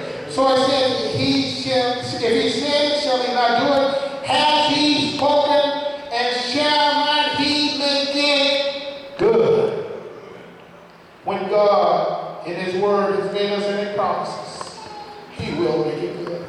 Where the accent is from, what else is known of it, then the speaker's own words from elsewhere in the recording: the South, United States; You know, I have to go back when I grew up down south in the Baptist church.